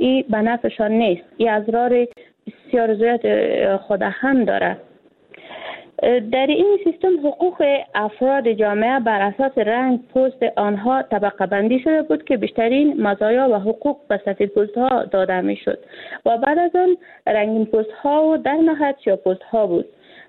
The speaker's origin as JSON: {"language": "Persian", "country": "Afghanistan", "said": "حالی ما یک افغان هستیم، یک افغانستان است."}